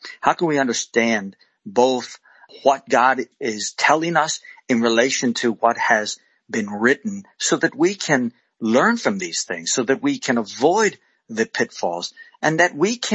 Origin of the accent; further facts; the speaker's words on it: United States; I actually, I'm an American and I love my country.